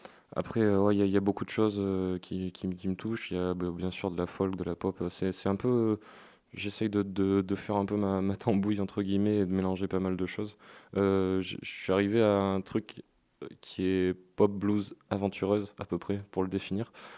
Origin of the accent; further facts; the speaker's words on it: Aurillac, Auvergne-Rhône-Alpes, France; Oui, non, je viens d'Auriac.